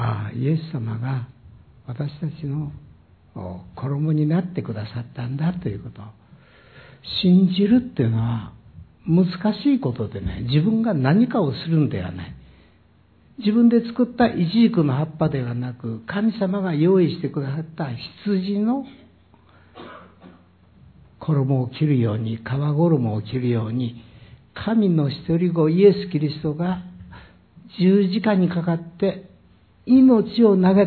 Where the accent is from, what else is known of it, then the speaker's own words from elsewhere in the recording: Takasago, Hyogo, Japan; 私は兵庫県高砂市の出身で、